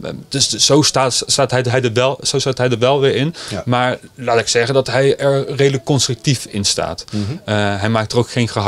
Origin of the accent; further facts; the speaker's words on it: Nijmegen, Gelderland, Netherlands; Ja, ik ben een echte Nijmegenaar. Ik ben hier geboren, ik ben hier opgegroeid en gebleven.